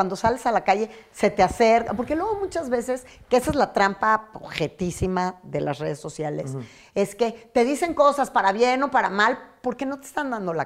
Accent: northern Mexico, Mexico; Yo también soy norteña y me caso 3 veces.

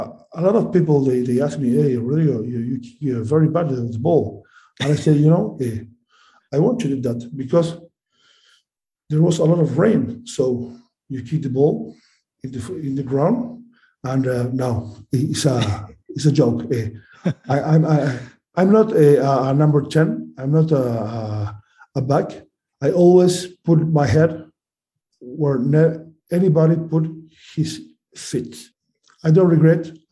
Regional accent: Uruguay; English is a second language; I came from Uruguay. Uruguay is a country, 3 million of people in Uruguay.

